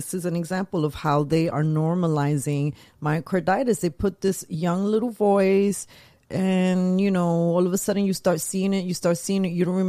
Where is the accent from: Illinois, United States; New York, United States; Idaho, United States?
New York, United States; I'm from New York. I was working that day in the city when the Twin Towers, oh boy, with the World Trade Center went down